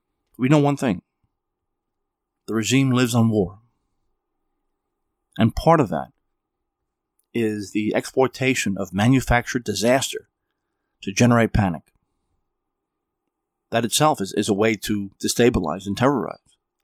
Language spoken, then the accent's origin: English; New Jersey, United States; I'm from New Jersey. We were over in Manhattan many, many, many times when I was growing up.